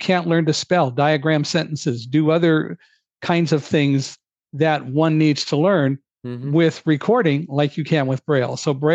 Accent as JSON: {"language": "English", "town": "Chicago", "region": "Illinois", "country": "United States", "tie": "born or raised there", "said": "I was born in Chicago, and I walked around the neighborhood with my cousins and my brother and so on. Went to kindergarten, as children do in Chicago, at the age of 4"}